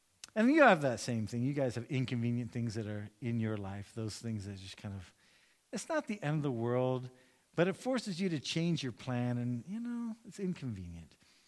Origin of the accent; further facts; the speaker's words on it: United States; When I first got here, being an American, we would only really, we'd stay with like the sermon series up till Christmas.